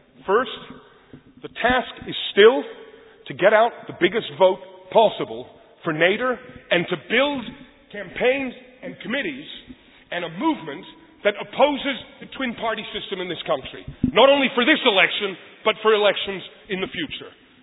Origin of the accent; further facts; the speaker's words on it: Egypt; now in United States; I grew up in Egypt